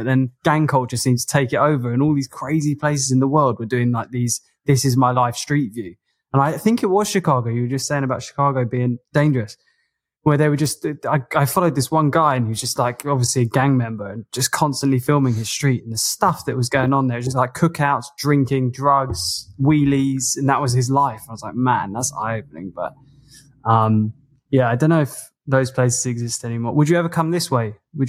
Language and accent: English; United Kingdom; as much influence as it can have as on a British schoolboy in a suburban village